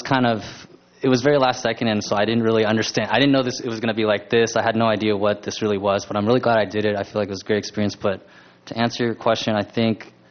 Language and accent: English; California, United States; Like, I'm from Orange County, so I was pretty close to Anaheim Convention Center.